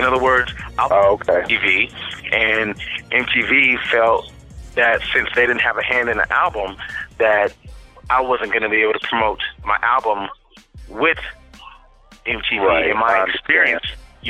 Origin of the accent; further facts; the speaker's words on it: San Jose, California, United States; also born or lived in Daly City; Born in Daly City, California. But San Jose is my hometown. Been there all my life